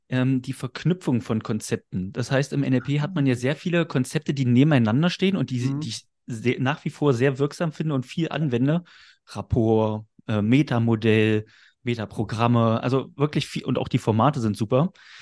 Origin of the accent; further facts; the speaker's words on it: Magdeburg, Saxony-Anhalt, Germany; born there; wohne in Magdeburg. Wieder könnte man sagen, ich war auch lange Zeit weg, bin aber auch gebürtiger Magdeburger